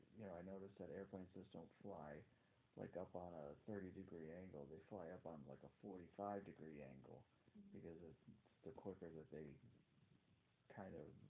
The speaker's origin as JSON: {"language": "English", "town": "Baldwinsville", "region": "New York", "country": "United States", "said": "I'm from Baldwinsville, New York."}